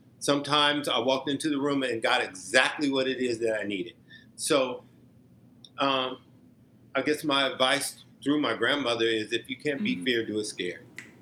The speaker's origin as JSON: {"language": "English", "town": "Omaha", "region": "Nebraska", "country": "United States", "said": "I always go back and I say, God, I'm from Omaha, Nebraska."}